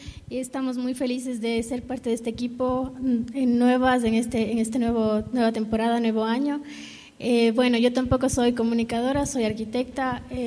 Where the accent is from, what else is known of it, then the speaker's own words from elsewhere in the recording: Cuenca, Azuay, Ecuador; nosotros somos cuencanas, nos preocupaba un poco el rumbo que está llevando la ciudad